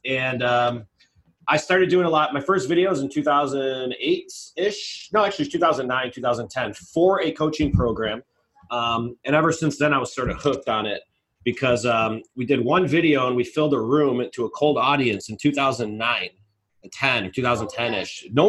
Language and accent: English; Chicago, Illinois, United States; Like, this is just how I talk. I'm from Chicago. This is just who I am.